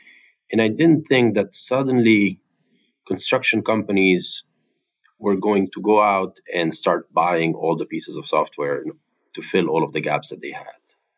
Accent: Lebanon; moved away as an adult; now in United States; born and raised in Lebanon. Both of my parents are in construction. My dad more on the subcontractor side, my mom more on the general contractor side. Came for grad school to Boston in 2008

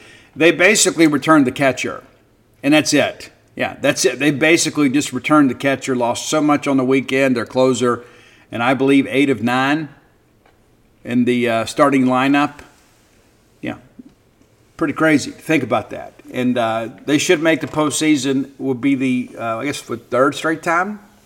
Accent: Mississippi, United States; I'm from South Mississippi, so ranch dressing always goes on my salads.

